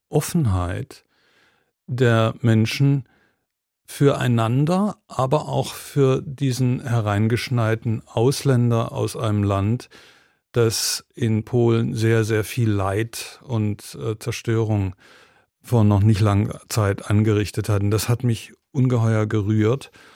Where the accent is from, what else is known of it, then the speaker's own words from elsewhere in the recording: West Germany, Germany; ich komme aus dem Westen. Ich habe auch vor der Maueröffnung in Berlin gelebt.